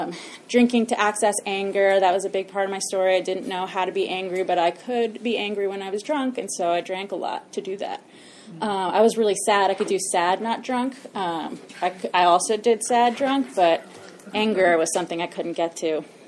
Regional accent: New York, United States; I'm originally from New York. I did not get sober there, but I did have my first drink in New York.

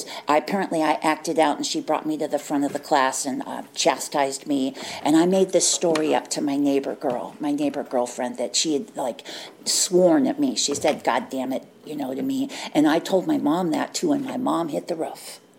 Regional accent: Oakland, California, United States; I grew up in Oakland. Had an older, my sister was 2 years older.

